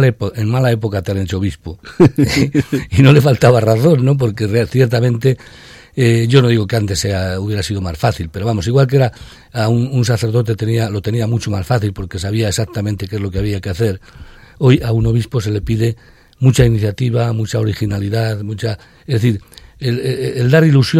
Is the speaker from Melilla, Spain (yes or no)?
no; Soria, Castile and León, Spain; la diócesis de donde vengo, de Soria